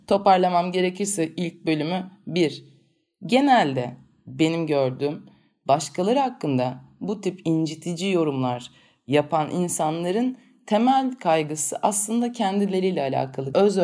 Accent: İzmir, Turkey; gerçekten böyle ağdacılara gidilen İzmirliyiz bir de.

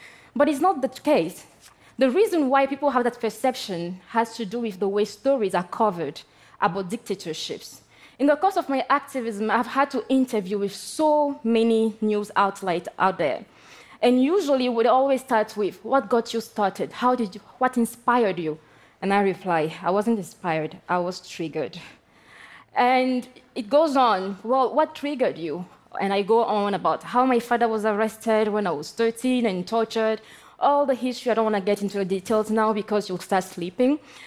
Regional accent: Togo; English is a second language; I come from Togo, by the way. It is a beautiful country located in West Africa.

